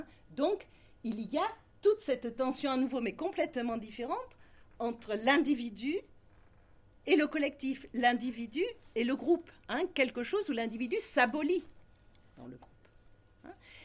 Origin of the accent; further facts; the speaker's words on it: Marseille, Provence-Alpes-Côte d'Azur, France; je suis marseillaise, donc je pense plutôt à la mer